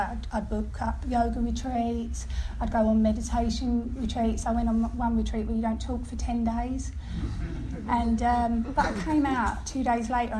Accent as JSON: {"language": "English", "town": "Bow", "region": "London", "country": "United Kingdom", "said": "I'm from Bow, East London, and I had a good upbringing, structured, strict."}